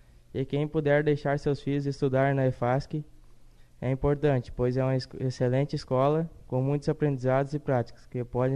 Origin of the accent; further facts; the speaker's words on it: Santa Cruz do Sul, Rio Grande do Sul, Brazil; sou do município de Santa Cruz do Sul.